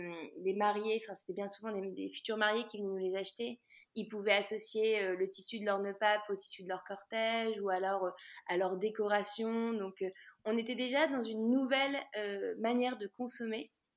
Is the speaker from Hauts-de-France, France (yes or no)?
yes; Lille, Hauts-de-France, France; now in Paris, France; j'ai 35 ans. Je suis la maman de deux enfants et j'habite à Paris et je suis lilloise d'origine. Et c'est important de le préciser parce que Lille, c'est vraiment ma ville de cœur.